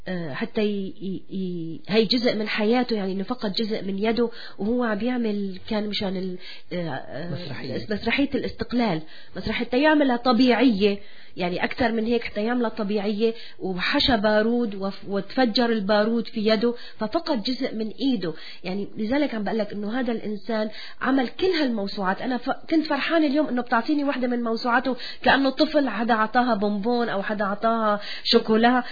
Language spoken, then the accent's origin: Arabic; Aleppo, Aleppo Governorate, Syria; moved away; طبعا نحن كحلبية أو كسوريين صرنا كمان ننقب وراك